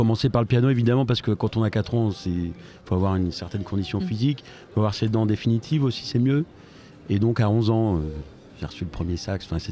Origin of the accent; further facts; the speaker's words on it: Chartres, Centre-Val de Loire, France; J'étais à Chartres, puisque je suis originaire de Chartres.